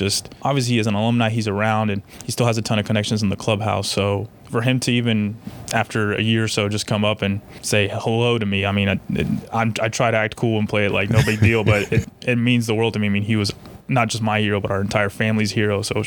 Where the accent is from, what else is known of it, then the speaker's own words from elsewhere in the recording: Guaynabo, Puerto Rico; also born or lived in Atlanta; Early life was growing up in Guaynabo, Puerto Rico. My dad worked for IBM, so he would get transferred a lot. And we actually lived in Atlanta for a while, or they did, and then they moved back to Puerto Rico, and that's where I spent my early childhood, and then we moved back to Atlanta again.